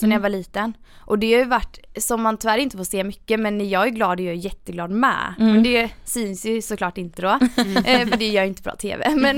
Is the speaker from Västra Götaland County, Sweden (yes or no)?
yes; Gothenburg, Västra Götaland County, Sweden; Ja, jag är ju en göteborgare